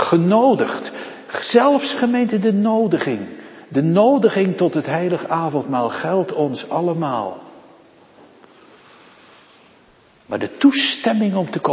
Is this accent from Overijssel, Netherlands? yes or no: no; Nieuwe-Tonge, South Holland, Netherlands; op het eiland waar ik opgegroeid ben, in Nieuwe Tongen, het hek van de begraafplaats deze woorden draagt